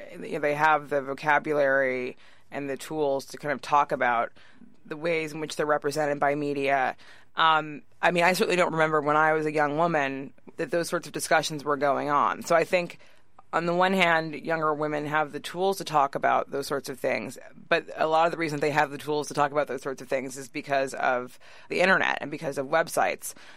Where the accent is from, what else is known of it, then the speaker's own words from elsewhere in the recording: Davis, California, United States; now in New York, United States; I grew up in Davis, which is a college town near Sacramento. I think there were maybe 40,000 people when I was growing up there